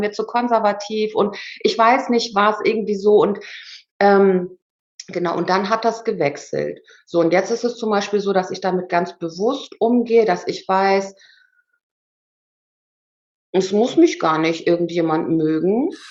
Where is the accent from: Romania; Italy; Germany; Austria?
Germany; born there; ich war ja auch gar keine Ausländerin, ich bin ja in Deutschland geboren